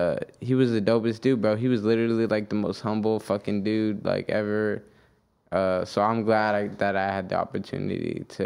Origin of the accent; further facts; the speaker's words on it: Redlands, California, United States; That was in my hometown, Redlands, California.